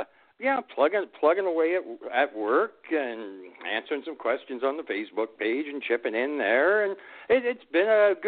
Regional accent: Canada; Well, yeah, I'm the mellow Canadian

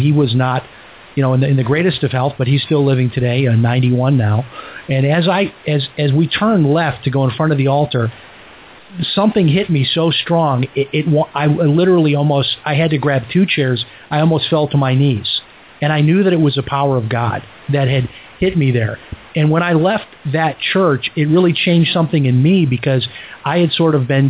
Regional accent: Chicago, Illinois, United States; because I grew up in Chicago, and almost everybody in my neighborhood, they were Catholic.

